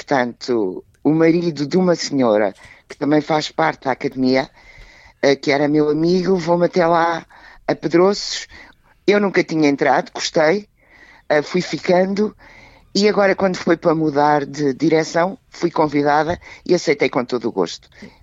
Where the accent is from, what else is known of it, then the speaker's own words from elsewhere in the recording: Lisbon, Portugal; Eu sou freguesa da freguesia de Campo de Ourique, onde nasci e vivo.